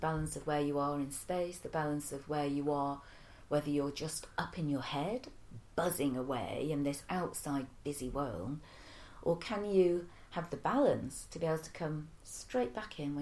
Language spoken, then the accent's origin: English; Manchester, North West England, United Kingdom; And I was also missing the north because I'm a Mancunian, so I had to come back north.